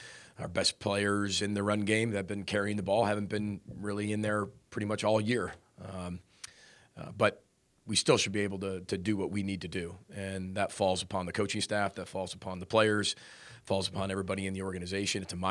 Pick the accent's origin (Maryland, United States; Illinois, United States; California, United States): Illinois, United States; You know, growing up near Chicago, you know, you pick one or the other.